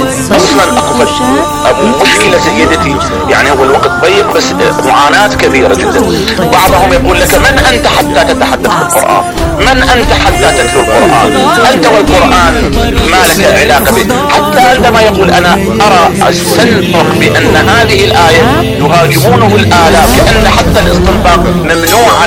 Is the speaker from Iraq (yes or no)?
yes; Iraq; احنا كأنا أتحدث يعني كعراقي